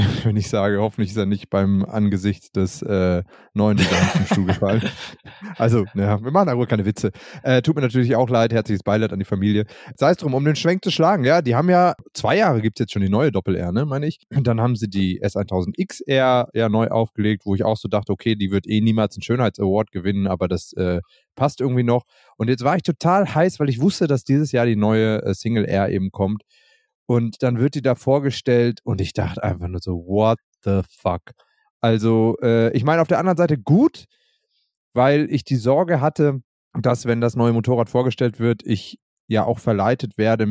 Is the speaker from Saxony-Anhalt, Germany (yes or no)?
no; Hamburg, Germany; born there; in meine Geburtsstadt Hamburg.